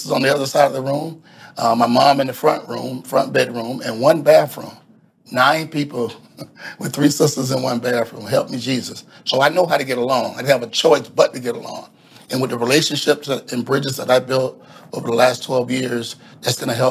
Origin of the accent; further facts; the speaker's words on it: St. Petersburg, Florida, United States; being born and raised in Midtown South St. Pete, an area that's been impoverished for the last 20 years